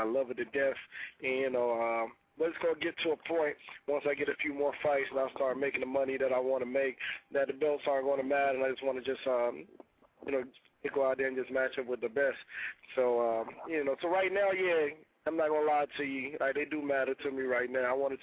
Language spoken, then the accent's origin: English; Florida, United States; because I'm from the South, I'm from Florida.